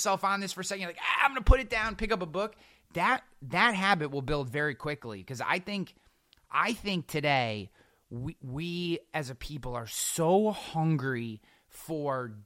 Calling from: Albany, New York, United States; I work for the state. I'm coming from Albany, New York.

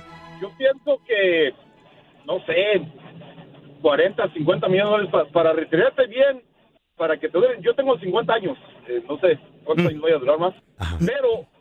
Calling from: Southgate, Michigan, United States; Estoy ahorita aquí en Southgate, viejo.

